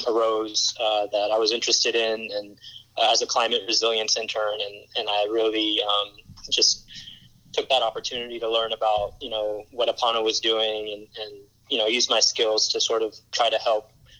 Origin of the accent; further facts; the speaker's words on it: the South, United States; now in Portland, United States; Yeah, for me, I grew up in the South, but I moved to Oregon, Portland, Oregon, about 4 years ago.